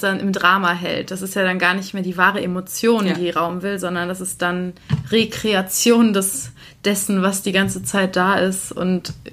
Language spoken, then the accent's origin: German; Essen, North Rhine-Westphalia, Germany; Ich bin in Essen aufgewachsen, ja, deswegen war ich ständig dort.